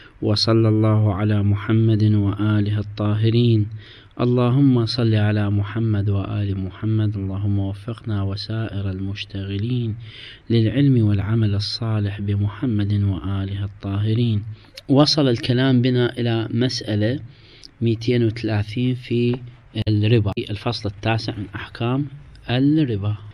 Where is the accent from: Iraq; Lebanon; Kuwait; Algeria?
Iraq; الخس عندنا في العراق يباع بالعد ويباع بالوزن.